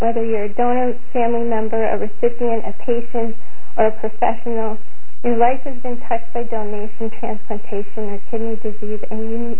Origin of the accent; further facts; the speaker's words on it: St. Paul, Minnesota, United States; from St. Paul, Minnesota